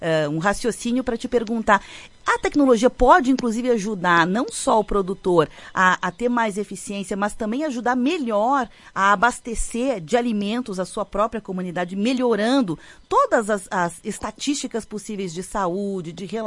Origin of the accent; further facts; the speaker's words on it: Brazil; Nós descobrimos, enquanto brasileiros, que o arroz produzido no Brasil, ele tem um destino certo